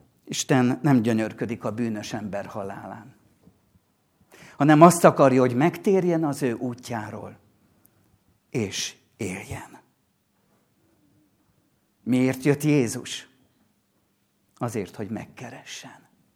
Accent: Szentmártonkáta, Pest, Hungary; Szent Márton Kátán nőttünk fel, és ott volt a mi gyermekkorunk

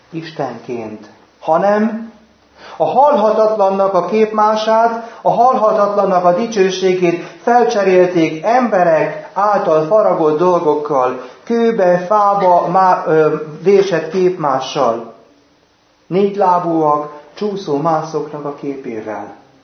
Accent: Veresegyház, Pest, Hungary; aki Veresegyházra került a mi szülőfalunkba

